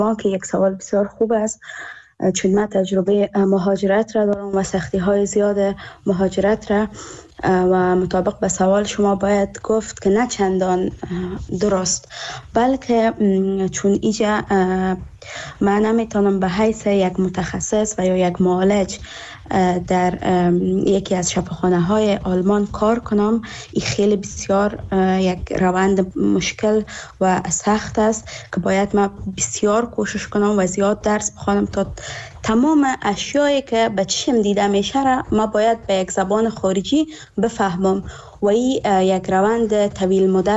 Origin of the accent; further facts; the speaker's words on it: Afghanistan; now in Germany; تدریس افغانستان درست است که به سطح کشور ما مناسب بود